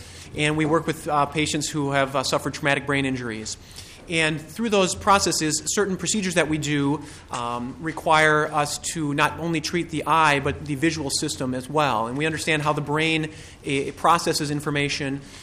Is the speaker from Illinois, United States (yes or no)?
no; Inver Grove Heights, Minnesota, United States; I am from Invergrove Heights, Minnesota. I practice and see patients in Lakeville, among other places